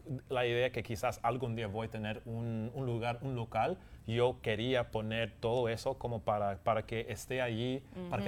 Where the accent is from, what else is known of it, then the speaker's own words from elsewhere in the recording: England, United Kingdom; Spanish is a second language; also born or lived in California; Soy de Inglaterra.